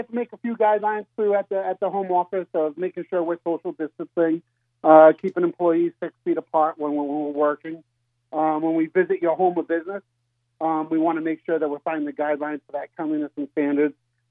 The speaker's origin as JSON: {"language": "English", "region": "Rhode Island", "country": "United States", "said": "I'm originally from Rhode Island."}